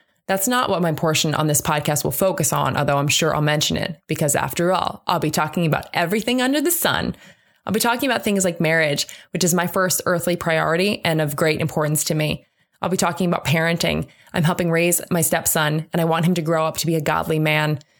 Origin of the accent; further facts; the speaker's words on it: Maryland, United States; I'm originally from Maryland, and I'm an East Coast girl living in a southern world.